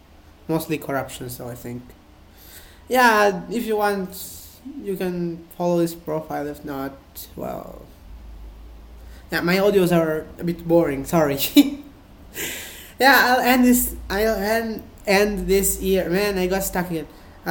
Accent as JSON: {"language": "English", "country": "Italy", "first_language": "Italian", "second_language": "English", "said": "yeah, I speak Italian as my first language, but I can also speak English myself, because yeah, maybe one day I'll tell you how I learned English."}